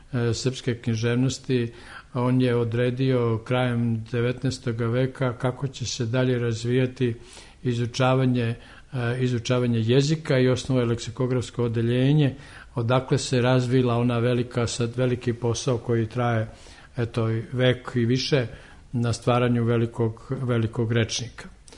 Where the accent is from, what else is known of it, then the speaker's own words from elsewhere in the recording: Krnja Jela, Šavnik Municipality, Montenegro; born there; a ja sam rođen u Krnjojeli koja je na drugom kraju tog predela